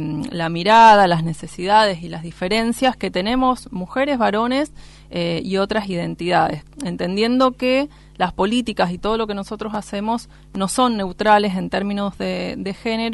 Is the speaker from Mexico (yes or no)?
no; Mendoza, Argentina; soy mendocina.